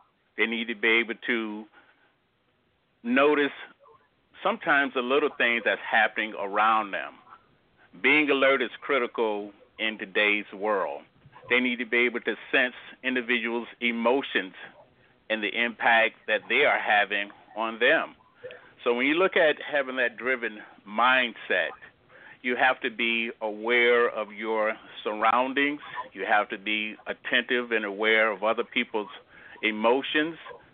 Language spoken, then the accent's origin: English; Florida, United States; I am from the Tampa Bay area, and I grew up most of my life here.